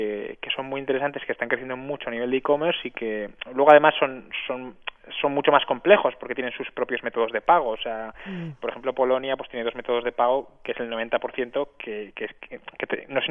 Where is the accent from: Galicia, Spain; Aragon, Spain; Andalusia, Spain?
Aragon, Spain; Huesca; now in Zaragoza, Spain; nosotros somos de Huesca